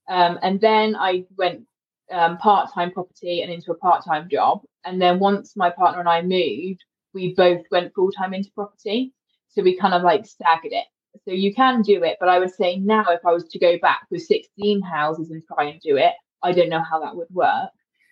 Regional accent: Oxford, South East England, United Kingdom; my family and my partner's family both still live in Oxford. And like I say, we are from Oxford, so we know the area really well.

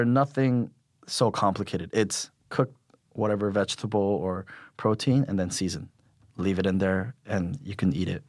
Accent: United States; This is the weirdest thing. Even as a Korean, I mean, I grew up in America.

